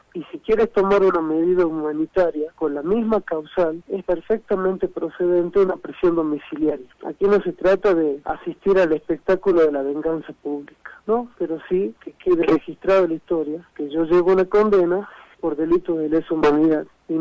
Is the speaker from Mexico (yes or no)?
no; Argentina; En Argentina, vos sabés que yo vengo de Argentina